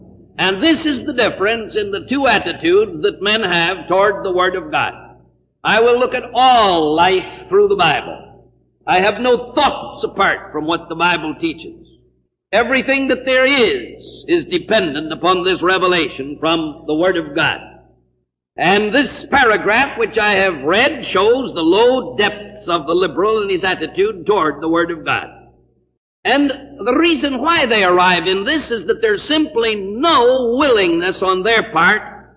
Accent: California, United States; I was brought up in California. The house in which I was born had approximately 75 feet away from it a fig tree.

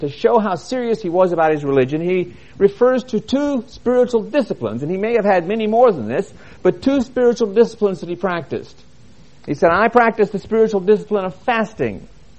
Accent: Kansas, United States; When I was a child growing up in Kansas, we had a large garden.

